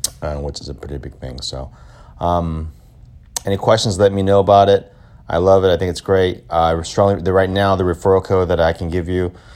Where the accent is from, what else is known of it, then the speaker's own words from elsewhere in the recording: Fremont, California, United States; I am from Fremont, California, and the Tesla plant is in Fremont